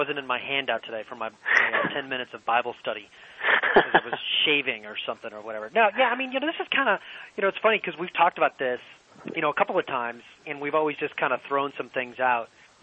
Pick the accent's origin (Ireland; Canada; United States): Ireland; If I'm Irish, you're either going to be a priest or a bartender, and there's an argument that they're one and the same.